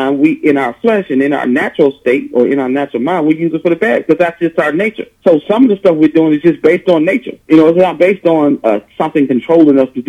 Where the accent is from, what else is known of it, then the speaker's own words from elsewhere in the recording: Detroit, Michigan, United States; Yeah, that's the church I grew up in Detroit.